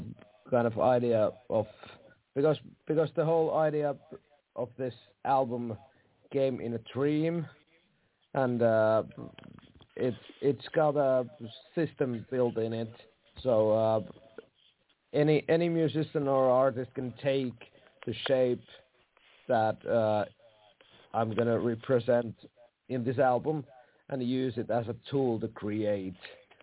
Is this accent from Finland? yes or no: yes; Finland; Yeah, I'm a musician from Finland.